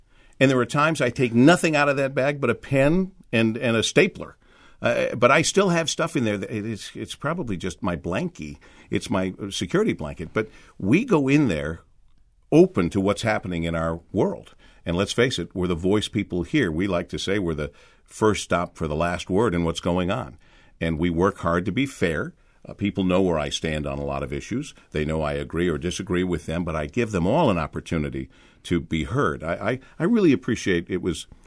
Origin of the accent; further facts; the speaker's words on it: Monroe, Michigan, United States; But I wanted to be back home at WJR. I wanted to be here growing up in Monroe, Michigan.